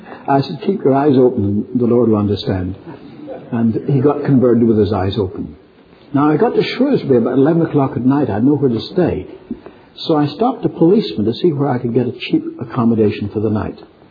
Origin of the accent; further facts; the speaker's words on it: Ireland; I said, "No, I'm from Ireland." He said, "I knew you were a foreigner since you opened your mouth."